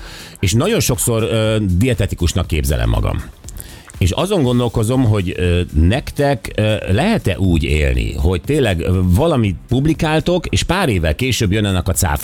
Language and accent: Hungarian; Germany; Én egyébként régen, gyerekkoromban, még Németországban